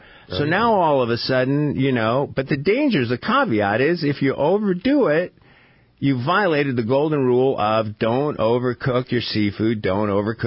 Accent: Dana Point, California, United States; in my hometown of Dana Point.

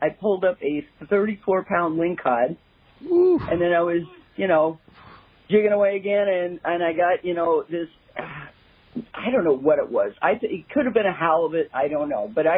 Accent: California, United States; I love salmon fishing. I'm from Northern California. The salmon, it's great.

